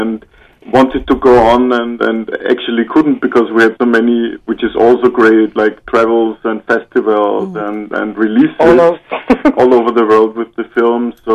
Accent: Austria; English is a second language; And it's nice that you say Austrians, because usually the Americans always think we are from Germany.

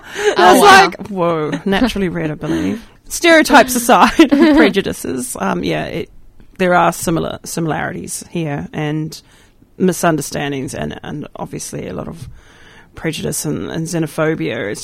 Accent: New Zealand; now in Australia; No, I'm from New Zealand. There's a big Mormon community in New Zealand.

